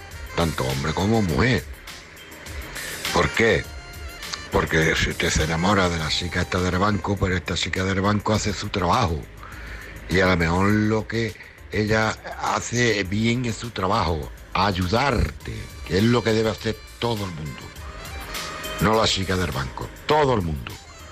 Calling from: Cádiz, Andalusia, Spain; Hola, buenas noches … … de Cádiz.

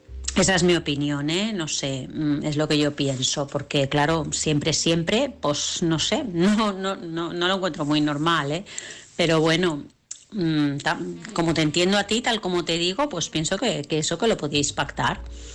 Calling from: Vilassar, Catalonia, Spain; de Vilassar.

